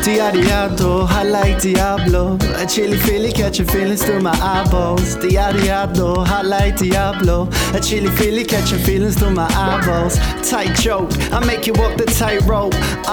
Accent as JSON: {"language": "English", "region": "Gisborne", "country": "New Zealand", "lives_now": "Auckland, New Zealand", "said": "I'm from Gisborne on the East Coast, and I'm up here working for the... I work for Department of Arts, so I've moved up to Auckland"}